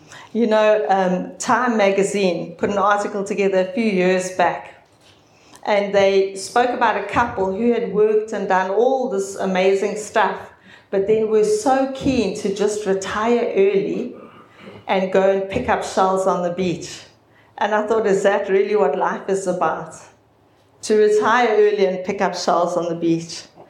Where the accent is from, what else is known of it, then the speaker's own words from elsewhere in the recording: Durban, KwaZulu-Natal, South Africa; I grew up in Durban. In a family that went to church faithfully and regularly, but I didn't know the Lord personally. And I grew up on the Bluff.